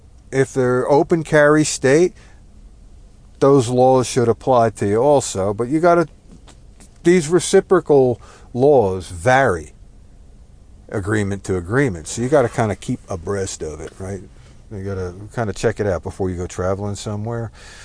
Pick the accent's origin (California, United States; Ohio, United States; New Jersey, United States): New Jersey, United States; so it's different here than it is like where I grew up in New Jersey.